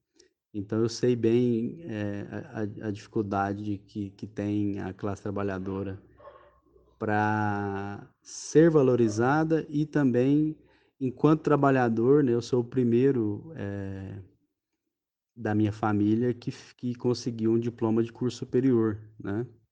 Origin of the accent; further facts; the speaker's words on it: Rubiataba, Goiás, Brazil; minha cidade natal, que é a cidade de Rubiataba, pequenininha, fica no noroeste do estado.